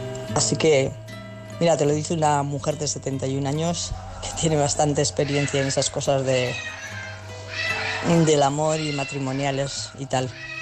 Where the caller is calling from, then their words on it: Pamplona, Navarre, Spain; y soy de Pamplona